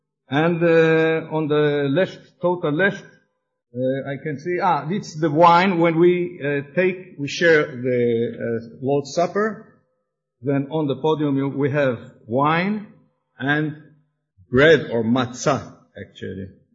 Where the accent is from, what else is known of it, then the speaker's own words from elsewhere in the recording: Ma'ale Adumim, Judea and Samaria Area, Israel; English is a second language; We are 10 from Israel, from Maale Adumim, the city near Jerusalem, on the east side of Jerusalem, on the way to the Dead Sea.